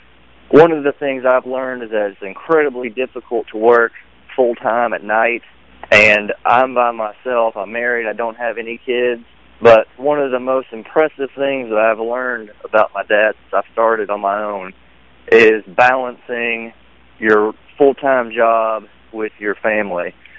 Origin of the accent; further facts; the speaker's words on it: Lexington, Kentucky, United States; now in Louisville, United States; And my wife is from Lexington. I'm from Lexington. And I had to pack everything up with her and move to Louisville.